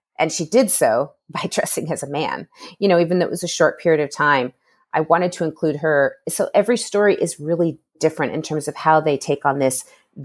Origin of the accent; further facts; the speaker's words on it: Canada; born there; And I'm ashamed that, I mean, I'm Canadian born.